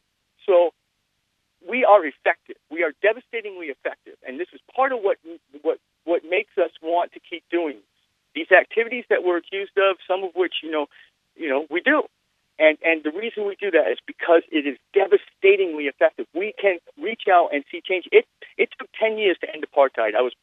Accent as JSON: {"language": "English", "region": "Maine", "country": "United States", "tie": "born there", "said": "I was originally born in the state of Maine."}